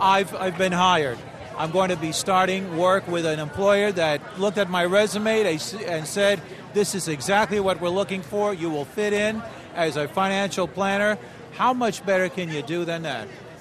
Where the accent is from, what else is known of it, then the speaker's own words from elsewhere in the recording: Harbor City, California, United States; I'm from Harbor City, California